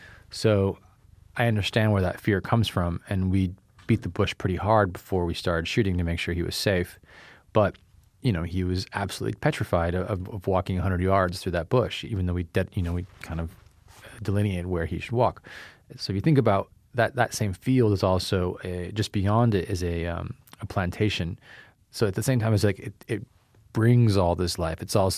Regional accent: California, United States; I feel like I'm from the Bay Area, from the East Bay

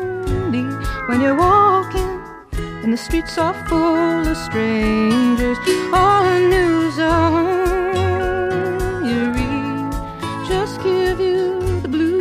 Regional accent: Massachusetts, United States; I was a scumbag from the South Shore of Boston.

